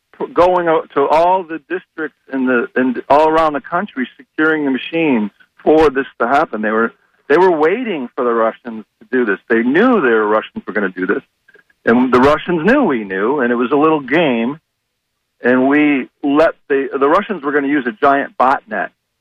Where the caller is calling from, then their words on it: Tampa, Florida, United States; from Ybor City.